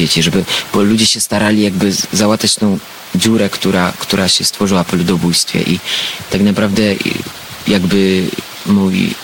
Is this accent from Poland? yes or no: no; Armenia; Ja tak robię, dlatego zawsze z podniesioną głową i dumnie mówię, że jestem Ormianinem.